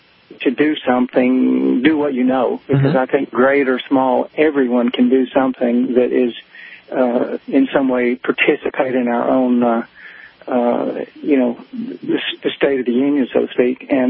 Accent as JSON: {"language": "English", "region": "Texas", "country": "United States", "also_born_or_lived": "California", "said": "Well, we're from Texas originally"}